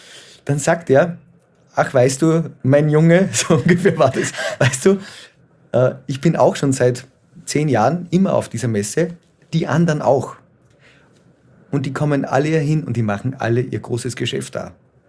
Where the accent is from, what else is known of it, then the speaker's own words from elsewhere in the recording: Austria; Made in Austria, da wo ich herkomme